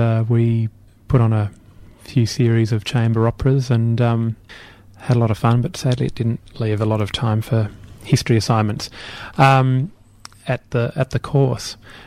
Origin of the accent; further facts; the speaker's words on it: Canberra, Australian Capital Territory, Australia; I'm from a small country town south of Sydney. Some of the listeners might have heard of it. It's called Canberra.